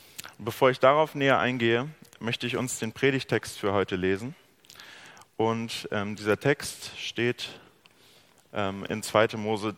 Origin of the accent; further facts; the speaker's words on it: Braunschweig, Lower Saxony, Germany; Ich bin 23 Jahre alt und studiere eben Theologie. Und ich komme aus Braunschweig.